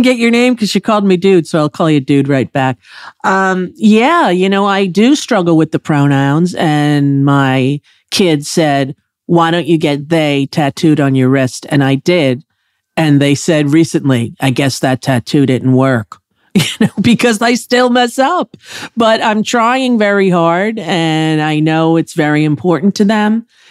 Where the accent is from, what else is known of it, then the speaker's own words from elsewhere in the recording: New York, United States; accent: New York; he was horrified by my New York accent that you love so much.